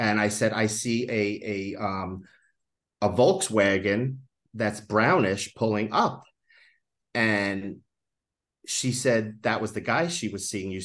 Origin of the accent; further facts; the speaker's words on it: New York, United States; from New York. That's all I am.